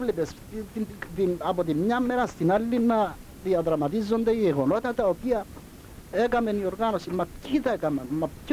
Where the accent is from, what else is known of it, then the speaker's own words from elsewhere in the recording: Nicosia, Nicosia District, Cyprus; also born or lived in Empa; Τα παιδικά μου χρόνια τα έζησα στη Λευκωσία, μεγάλωσα στη Λευκωσία